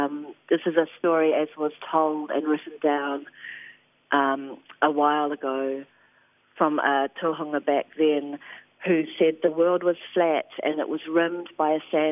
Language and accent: English; Auckland, New Zealand; I was born and raised in Auckland, but … my granddad was Ivan, from out of the beach in the general store in Ahipara.